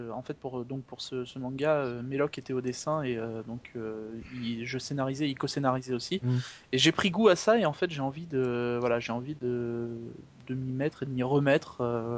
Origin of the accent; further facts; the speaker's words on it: Normandy, France; moved away as an adult; now in Paris, France; je viens de Normandie, donc la campagne profonde.